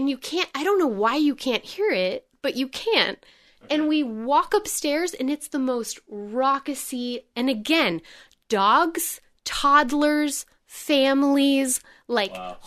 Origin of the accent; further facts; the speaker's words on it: United States; I think, as an American